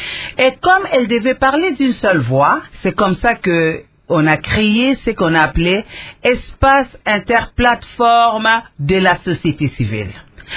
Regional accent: DR Congo; Et en République démocratique du Congo, l'économie informelle prend le 80% de notre économie.

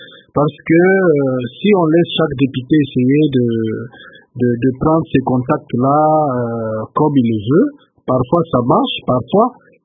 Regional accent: Goma, North Kivu, DR Congo; also born or lived in Bukavu; Moi-même, je viens de Goma, j'étais aussi à Bukavu.

